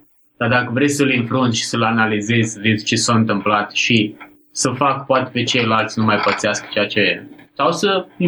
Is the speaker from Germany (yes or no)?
no; Basilicata, Italy; Romanian is a second language; now in Romania; Prefer lângă Napoli. Lângă Potență, un sat.